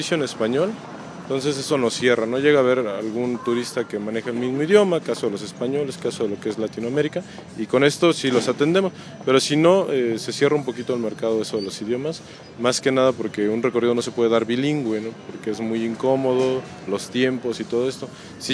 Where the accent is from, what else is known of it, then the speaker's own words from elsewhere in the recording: Querétaro, Mexico; queretanos, vale la pena que lo hagan, porque, bueno, inclusive somos de acá y no conocemos todo